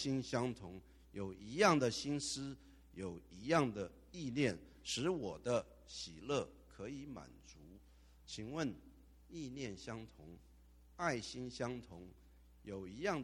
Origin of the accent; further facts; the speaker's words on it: Taiwan; 我是在中国长大的，是中国的台湾省长大的，所以我非常中国化